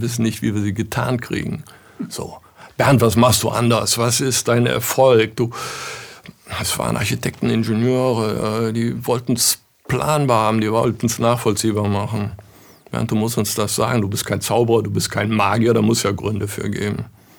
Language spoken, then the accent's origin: German; North Rhine-Westphalia, Germany; wir kommen aus dem Oberbergischen, ländliche Region, ärmliche Region.